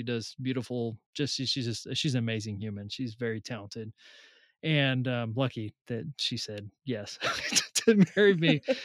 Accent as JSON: {"language": "English", "town": "Salinas", "region": "California", "country": "United States", "tie": "born or raised there", "said": "Yeah, so I was raised in Salinas, California, in the middle of California, surrounded by lettuce fields. Mexican Latino Catholic."}